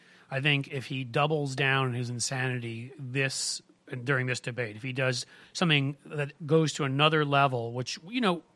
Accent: United States; now in Ohio, United States; I grew up here, but now we're out in the swing state of Ohio.

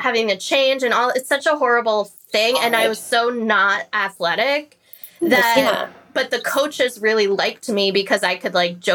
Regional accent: Florida, United States; Like, I grew up in Florida, so I'd be like, we're going to Busch Gardens every weekend. We're going to Disney World every weekend.

